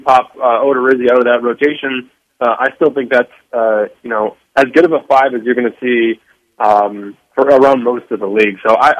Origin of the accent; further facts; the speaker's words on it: Michigan, United States; I grew up in Michigan. I grew up watching vintage Justin Verlander